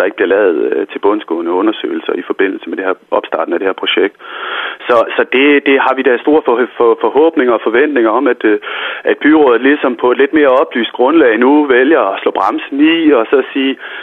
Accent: North Denmark Region, Denmark; man kan jo som nordjyde godt blive lidt harm

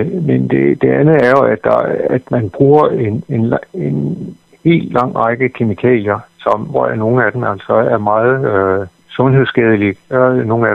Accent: North Denmark Region, Denmark; now in Hundested, Denmark; Og nu er jeg selv fra Vendsyssel oprindelig, men bor i dag i Hundested

